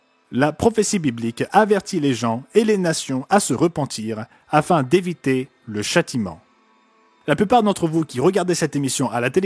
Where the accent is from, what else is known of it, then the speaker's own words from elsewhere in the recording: United States; Personnellement, je suis un Américain, et laissez-moi être franc avec vous au sujet de mon pays.